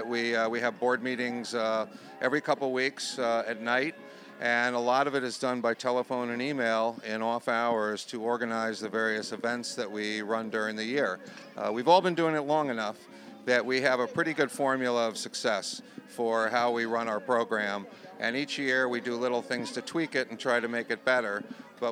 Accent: Connecticut, United States; now in Port Chester, United States; I'm not from Port Chester originally. I've lived in Port Chester since 2000. I'm from Connecticut originally.

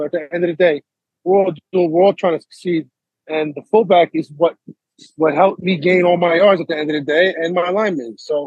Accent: Harrison, New York, United States; Yes, I went to the daycare in Harrison. And then I went to Harrison Avenue, Parsons Memorial School, LMK, and then the high

